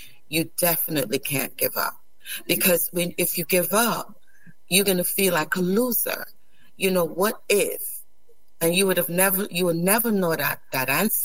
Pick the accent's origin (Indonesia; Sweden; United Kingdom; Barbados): Barbados; also born or lived in St. Lucia; I was born in St. Lucia, but raised in Barbados. I still have the culture of St. Lucia and also the culture of Barbados.